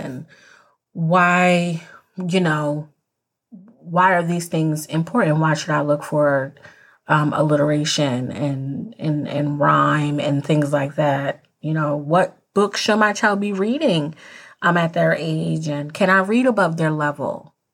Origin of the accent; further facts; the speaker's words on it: New Jersey, United States; I'm from New Jersey. And I spent a lot of time in Philadelphia, Pennsylvania.